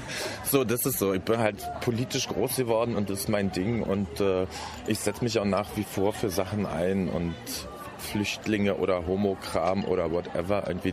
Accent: Berlin, Germany; ich komme ja aus Berlin

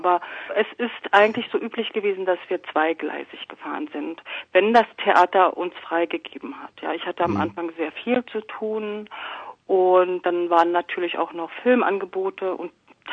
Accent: Potsdam, Brandenburg, Germany; also erstmal, ich komme ja aus Potsdam und bin ich erstmal hin und her geflogen.

